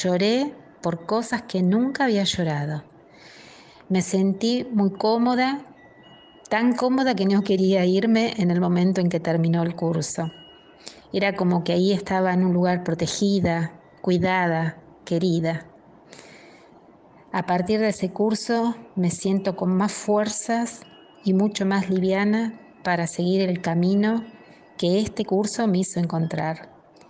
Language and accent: Spanish; Chivilcoy, Buenos Aires Province, Argentina; de Chivilcoy, provincia de Buenos Aires, Argentina.